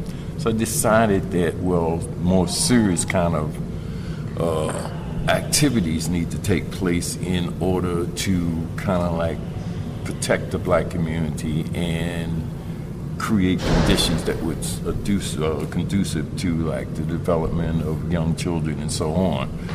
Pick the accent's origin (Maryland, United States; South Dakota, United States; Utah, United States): Maryland, United States; Baltimore; also born or lived in Europe; Basically, I was born in Baltimore City in 1946, and I spent my youth moving between East Baltimore and West Baltimore until I was around 18. I joined the U.S. Army and went to Europe for 3 years